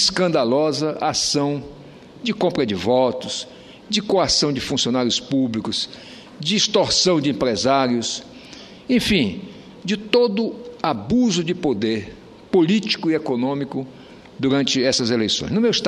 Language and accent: Portuguese; Roraima, Brazil; born there; porque eu não sou um senador por Roraima, eu sou um senador de Roraima, porque nasci lá